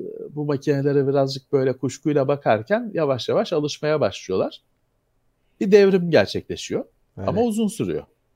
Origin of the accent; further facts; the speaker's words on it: Bakırköy, Istanbul, Turkey; Ben Bakırköylüyüm.